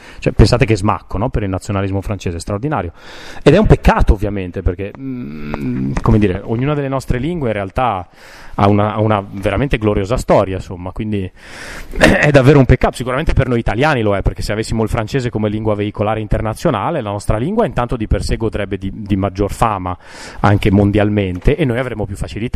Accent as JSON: {"language": "Italian", "town": "Genoa", "region": "Liguria", "country": "Italy", "said": "io non sono milanese, Genova, quindi prendiamo perché sono di Genova, la mia appartenenza di genovese, la mia appartenenza genovese"}